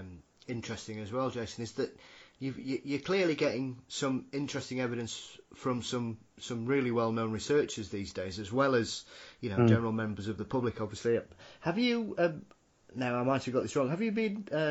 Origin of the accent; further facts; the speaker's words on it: Yorkshire and the Humber, United Kingdom; especially as a Yorkshireman